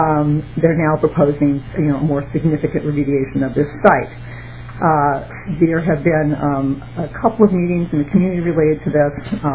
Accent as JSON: {"language": "English", "town": "Lake Elmo", "region": "Minnesota", "country": "United States", "tie": "born or raised there", "said": "which is physically situated in the community of Lake Elmo, my hometown, and it is a landfill under the control of the state of Minnesota"}